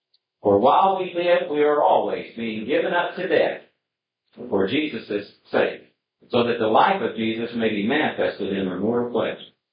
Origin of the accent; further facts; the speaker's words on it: Oklahoma, United States; I was raised in Oklahoma, and there's lots of sand, and there's lots of clay.